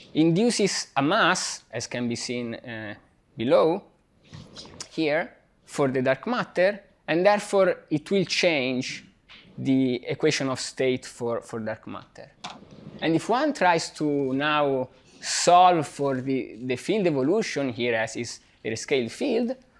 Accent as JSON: {"language": "English", "town": "Pisa", "region": "Tuscany", "country": "Italy", "tie": "born or raised there", "second_language": "English", "said": "In my hometown, at the end of the 1500s, Galileo made essentially was studying the falling of two different mass balls of different mass from the Tower of Pisa"}